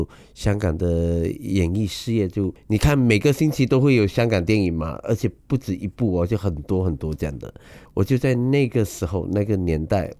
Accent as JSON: {"language": "Chinese", "region": "Sarawak", "country": "Malaysia", "tie": "born or raised there", "said": "我觉得沙捞越是我的家乡嘛，然后对啊，就生于斯长于斯吧。"}